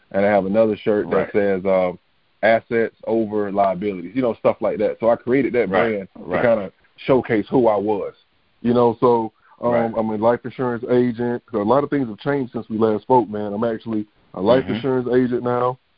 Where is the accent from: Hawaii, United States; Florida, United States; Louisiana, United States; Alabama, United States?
Florida, United States; Tallahassee; I'm from Tallahassee. Went to FAMU, as you know, ex-athlete.